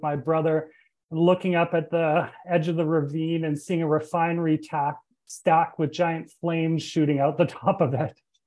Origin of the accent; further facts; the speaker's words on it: Edmonton, Alberta, Canada; I grew up in a city called Edmonton, which is in the province of Alberta in Canada.